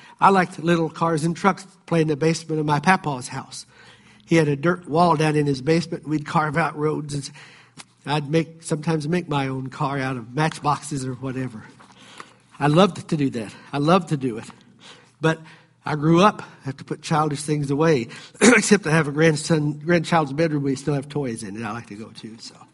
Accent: Appalachia, United States; I grew up in the Appalachian area where there's no version but this version.

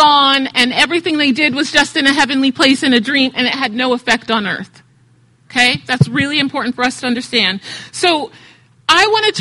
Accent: New York, United States; but I'm from New York, so I talk fast.

